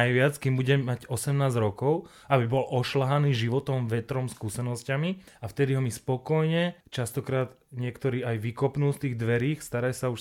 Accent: Záhorie, Slovakia; Ktokoľvek, kto sa ma pýta, odkiaľ som, odkiaľ pochádzam, tak ja som Záhorák.

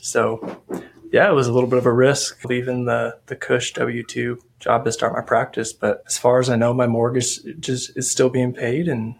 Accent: New Mexico, United States; So I grew up in New Mexico.

